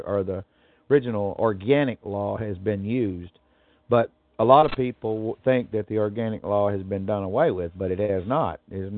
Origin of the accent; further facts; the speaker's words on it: Dallas, Texas, United States; I'm from Dallas, Texas.